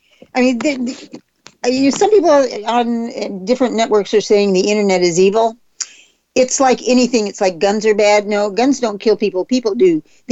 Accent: Texas, United States; but I'm a Texan, so we do that anyway.

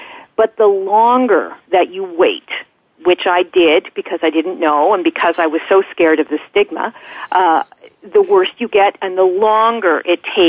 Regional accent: Canada; I am from Canada. My background is, you're off by 1 year. I just turned 45 years old.

